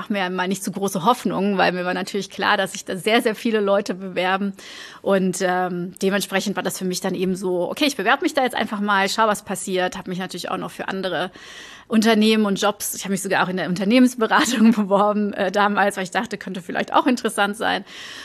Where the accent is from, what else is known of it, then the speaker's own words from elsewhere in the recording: Flanders, Belgium; Ich komme nicht aus der Stadt ursprünglich, ich komme aus dem Dorf auch in der Nähe von Antwerpen und ich weiß das auch immer sehr zu schätzen, wenn ich dann jetzt meine Eltern besuchen gehe und die wohnen tatsächlich noch in dem Haus, wo ich aufgewachsen bin